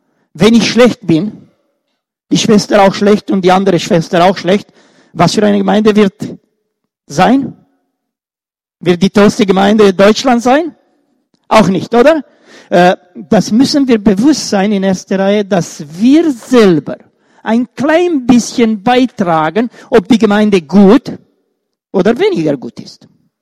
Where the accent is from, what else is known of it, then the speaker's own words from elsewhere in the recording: Romania; Ihr wisst, ich stamme auch aus Rumänien und ich bin auch oft eingeladen dort.